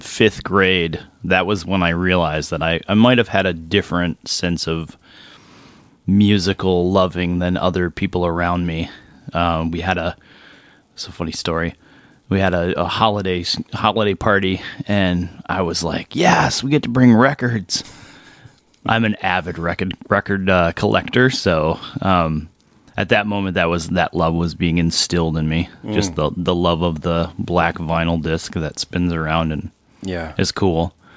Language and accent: English; New York, United States; I grew up in upstate New York. Now, we're going to say northern New York, because there's a difference between upstate, Poughkeepsie, Albany, northern New York, which is, I might as well be Canadian.